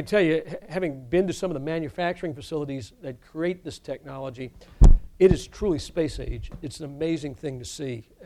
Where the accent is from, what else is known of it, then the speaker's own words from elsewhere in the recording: Lafayette, Louisiana, United States; the leg from Houston to Lafayette, which is my hometown